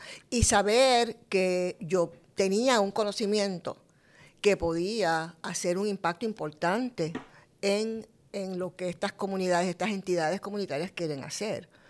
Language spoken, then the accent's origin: Spanish; Coamo, Puerto Rico; born there; yo vengo de extracción obrera. Yo nací en Cuamo, nací con partera. Vengo de una familia enorme de orígenes agrícolas, artesanales, musicales y de movimientos obreros, particularmente los que migraron a Nueva York en la década de los 50 y los 60